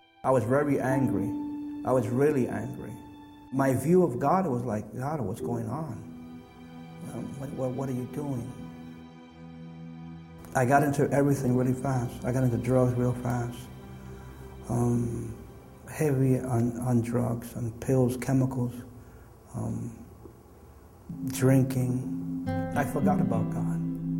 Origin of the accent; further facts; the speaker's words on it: Brooklyn, New York, United States; I'm originally from Brooklyn, New York. Raised by a single mom.